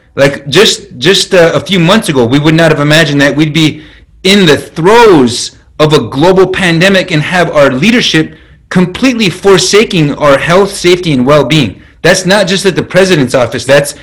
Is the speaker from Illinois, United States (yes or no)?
no; North Dakota, United States; But for Native people, where I grew up on the Standing Rock Nation, we didn't even have street names.